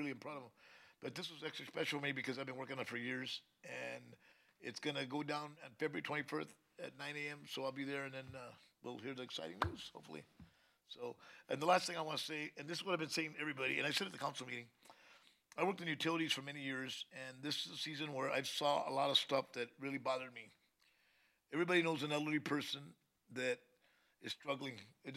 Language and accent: English; the South, United States; I'm from South, so I'm a Whataburger guy, you know?